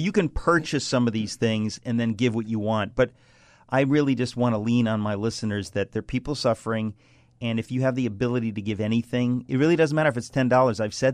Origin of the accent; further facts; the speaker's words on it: United States; I'm an American citizen, and I'm a pilgrim here, sojourning to my other home.